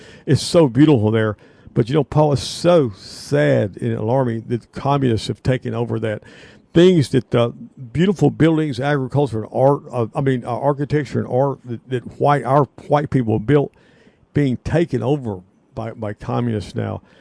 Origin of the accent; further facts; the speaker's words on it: the South, United States; and I'm not a New Yorker, I'm a hardcore Southerner